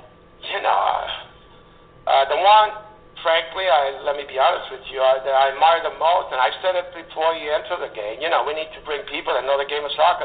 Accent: Bronx, New York, United States; They know I'm a local guy. They know I grew up in the Bronx like you

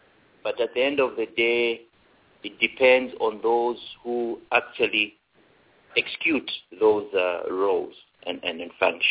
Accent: Lusaka, Lusaka Province, Zambia; born there; I was born in Lusaka in 1970, to be precise, 21st February. I went to primary school at Lusaka Boys then. I did my secondary school at Munali Secondary School.

